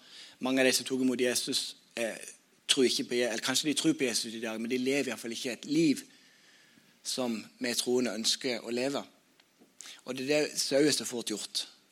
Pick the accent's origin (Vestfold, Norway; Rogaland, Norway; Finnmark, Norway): Rogaland, Norway; Sokndal; Og når jeg vokste opp, så var det vekkelse.